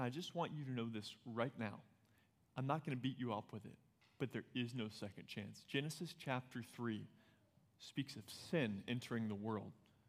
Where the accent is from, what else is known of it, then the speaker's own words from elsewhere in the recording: Tennessee, United States; I'm from Tennessee. I get to say that about the music.